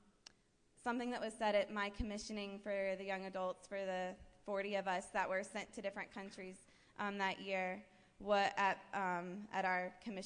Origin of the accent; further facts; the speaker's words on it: Boone, North Carolina, United States; moved away as an adult; now in Tijuana, Mexico; I am originally from Boone, born and raised 23 years before then. I moved to Tijuana after graduating from Appalachian State University.